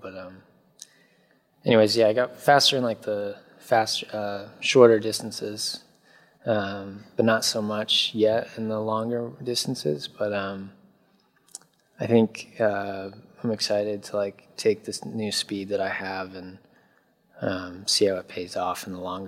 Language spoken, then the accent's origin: English; Kirkland, Washington, United States; I grew up in Kirkland, which is 15 minutes outside of Seattle, so I'm in basically a new area, I'm in northern Seattle.